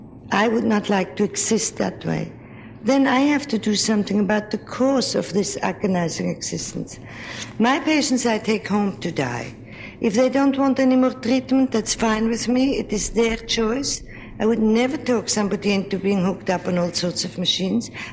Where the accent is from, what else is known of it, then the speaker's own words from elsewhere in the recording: Switzerland; I must say I'm from Switzerland, where we have no embalming and no makeup and no slumber rooms